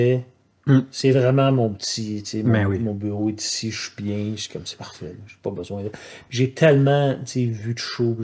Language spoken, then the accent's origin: French; Montreal, Quebec, Canada; moi, je suis Montréalais.